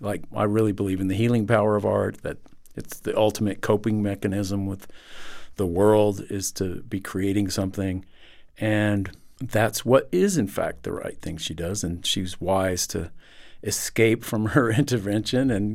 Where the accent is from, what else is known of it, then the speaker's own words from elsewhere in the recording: Texas, United States; As a Texan, I was a big Beto supporter